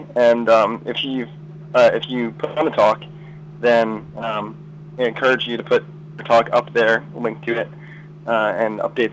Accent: Long Island, New York, United States; Originally from Long Island, actually.

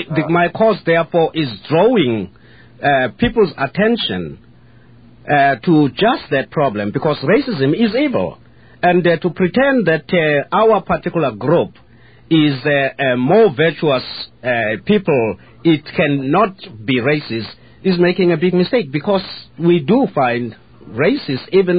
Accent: South Africa; born there; I was born in South Africa. I have no land now.

